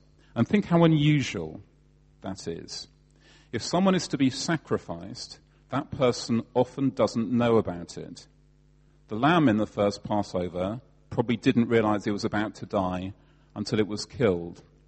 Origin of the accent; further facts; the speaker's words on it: England, United Kingdom; I'm English. I'm doing my best.